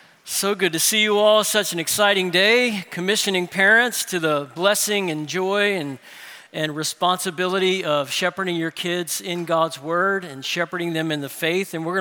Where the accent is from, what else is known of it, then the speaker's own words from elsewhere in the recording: New Orleans, Louisiana, United States; I grew up in New Orleans